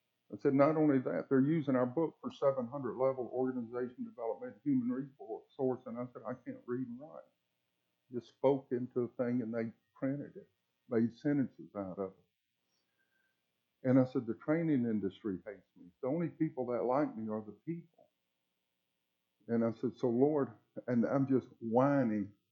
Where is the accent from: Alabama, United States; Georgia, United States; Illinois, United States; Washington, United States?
Alabama, United States; Mobile; moved away as an adult; also born or lived in Colorado / California; I grew up in Mobile, Alabama, and I got out of the neighborhood by going to college on a football, basketball, and baseball scholarship. Lived out in Colorado for 8 years.